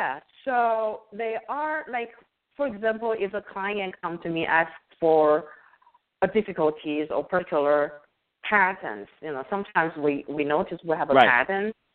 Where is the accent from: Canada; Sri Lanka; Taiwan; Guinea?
Taiwan; English is a second language; moved away as an adult; now in United States; I was raised and born in Taiwan. So and I didn't come to this country until I think I was 26 years old.